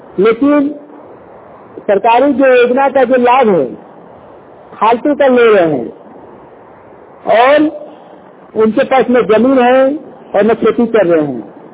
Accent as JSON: {"language": "Hindi", "town": "Bokaro", "region": "Jharkhand", "country": "India", "said": "हम बोकारो झारखंड से हूँ। मेरा गांव कसमा चट्टी है।"}